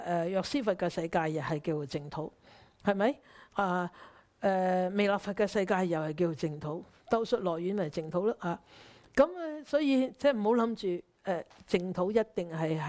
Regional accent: China; 就是我們中國人都係好叻嘅

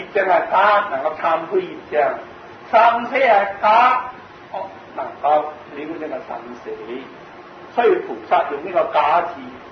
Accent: Guangzhou, Guangdong, China; 我是广东人啊，唔知广东人啊，我系省会人

